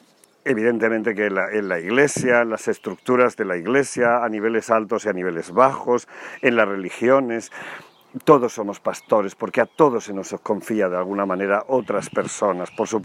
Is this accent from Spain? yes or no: yes; Porcuna, Andalusia, Spain; En mi pueblo, en Porcuna, es una gran fiesta